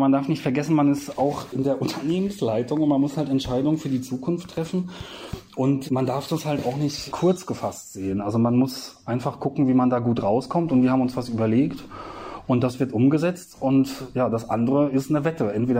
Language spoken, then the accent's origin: German; Worms, Rhineland-Palatinate, Germany; now in Berlin, Germany; Und ich kannte das aus der Heimat, ich komme aus Worms, kannte ich das anders.